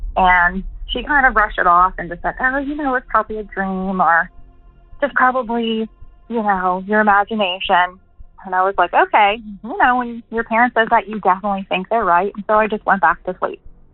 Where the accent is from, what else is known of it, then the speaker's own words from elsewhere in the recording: Pittsburgh, Pennsylvania, United States; I'm from Pittsburgh, PA.